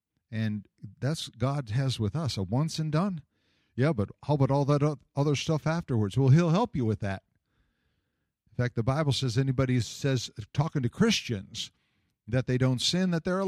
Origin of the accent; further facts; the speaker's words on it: the South, United States; We're from the South. We do a dog dip every Saturday.